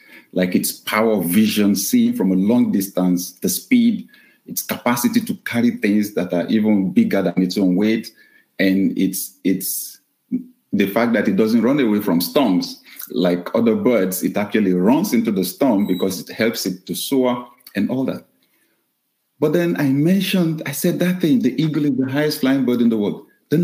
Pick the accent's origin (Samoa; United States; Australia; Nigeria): Nigeria; Like when we travel to my home country, Nigeria, the first thing they want to be sure we have is Wi-Fi.